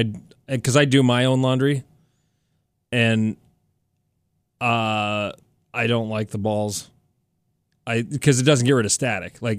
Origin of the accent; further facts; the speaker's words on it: Beresford, South Dakota, United States; I grew up in Beresford, went to Sioux Falls to get stuff.